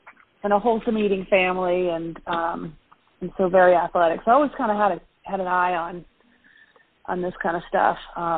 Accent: Maryland, United States; also born or lived in Ohio; Well, I was born in Ohio, but I mainly was raised in Maryland.

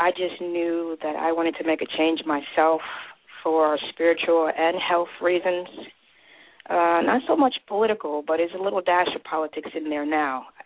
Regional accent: Brooklyn, New York, United States; born there; also born or lived in California; Born in Brooklyn. I lived part of my life in California.

